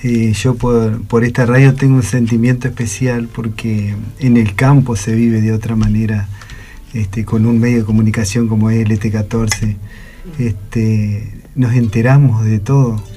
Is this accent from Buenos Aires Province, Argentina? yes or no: no; Las Cuevas, Entre Ríos, Argentina; yo soy de Las Cuevas, en el departamento de Diamante. Ahí nací yo.